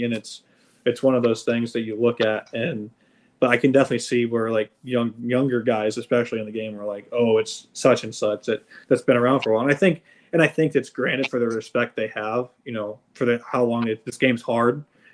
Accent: St. Louis, Missouri, United States; especially growing up in St. Louis, being a Cardinal fan

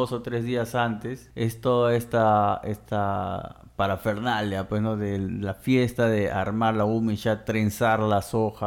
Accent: Iquitos, Loreto, Peru; Algunos le dicen humilla, como por ejemplo en mi tierra, en Iquitos.

